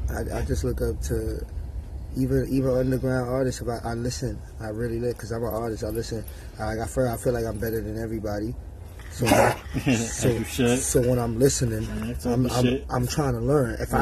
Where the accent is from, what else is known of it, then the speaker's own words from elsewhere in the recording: New York, United States; I'm from New York.